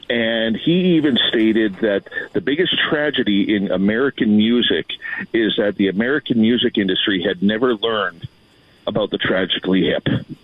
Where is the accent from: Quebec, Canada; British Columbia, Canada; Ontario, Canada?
British Columbia, Canada; Abbotsford; now in Cariboo, Canada; right now, I am down in Abbotsford, British Columbia, visiting my father. Abbotsford is my hometown. It's about an hour drive east of Vancouver. But normally, I live in the Cariboo region of British Columbia, which is about central BC